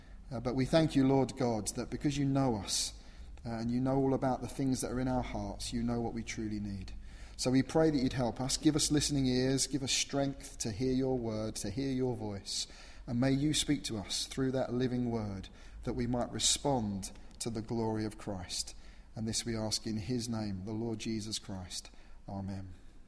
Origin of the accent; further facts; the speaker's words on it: Croydon, London, United Kingdom; I'm from Croydon in South London.